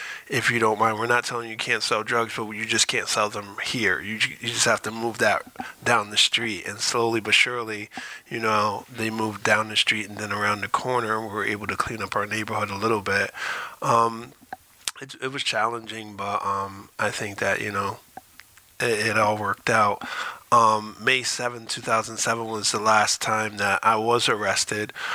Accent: Stanford, United States; I grew up in Stanford. I grew up in a project called Friendship House

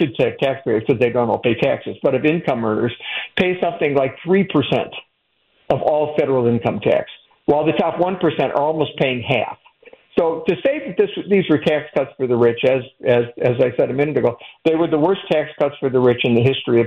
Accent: Ohio, United States; And I'm from Ohio myself, so very close to the Pennsylvania border

